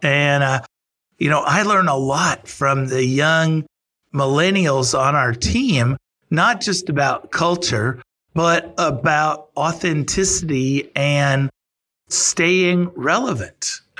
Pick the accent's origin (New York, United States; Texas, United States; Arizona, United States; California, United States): Texas, United States; As a Texan, I could tell you it's really important and you ought to have that in your life.